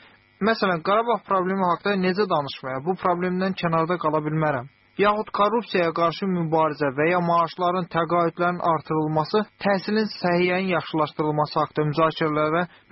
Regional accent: Baku, Azerbaijan; Mən Bakıda böyümüşəm və bilirəm ki, bu şəhərin başlıca problemi içməli sudur

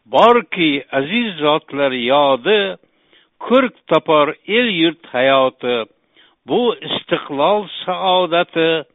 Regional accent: Gurlan, Khorezm Region, Uzbekistan; bizi qishlog'imiz Gurlar rayoni bog'lamida bo'lsa

